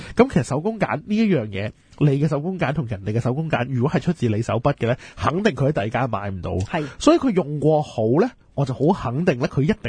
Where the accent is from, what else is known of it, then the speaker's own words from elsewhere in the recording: Hong Kong; 其实我哋香港人士嘅出品